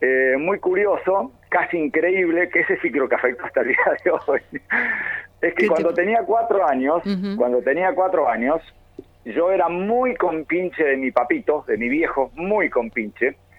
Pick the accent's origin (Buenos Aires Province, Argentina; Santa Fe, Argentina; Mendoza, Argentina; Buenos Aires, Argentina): Santa Fe, Argentina; Elisa; Hoy tiene 3.000 habitantes mi pueblo, que mirá es Elisa. Y antes que la gente malinterprete, porque muchos confunden con Villa Elisa, que es Entre Ríos. Mi pueblo es Elisa, solamente, ¿sí? Y es en Santa Fe, obviamente, ¿no?